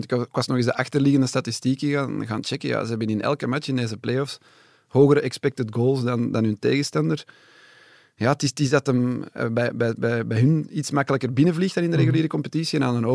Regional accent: Belgium; Maar ja, ik dacht dat we misschien als Belgen zo Portugal wat konden inhalen of zo.

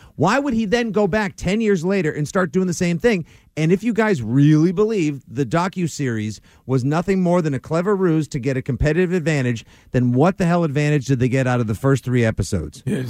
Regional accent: Boston, Massachusetts, United States; Yes, I am definitely from Boston, but I could not be cheating because I love the city so much I am in a Bruins jersey.

